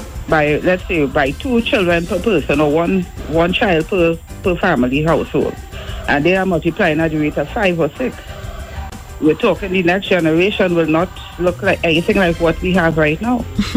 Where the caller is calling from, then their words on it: Cane Farm, Trinidad & Tobago; I'm calling from Cane Farm.